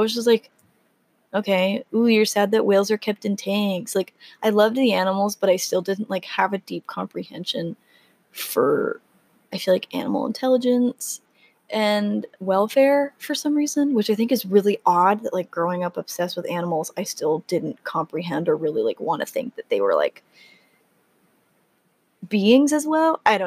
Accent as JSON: {"language": "English", "region": "Arizona", "country": "United States", "tie": "born or raised there", "also_born_or_lived": "Texas", "said": "So I was born in Texas and lived there for the first few years of my life, and then my entire family moved to Arizona, where I have lived ever since. I know, desert girl turned marine biologist."}